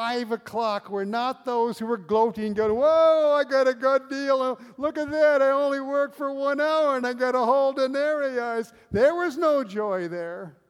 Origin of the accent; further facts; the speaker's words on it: Stockton, California, United States; I grew up in Stockton, California. And down in Stockton, there are a lot of fields, mostly asparagus.